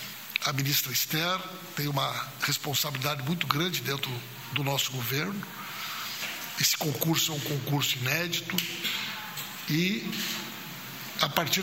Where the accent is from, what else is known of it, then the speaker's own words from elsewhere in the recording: Rio Grande do Sul, Brazil; eu particularmente como gaúcho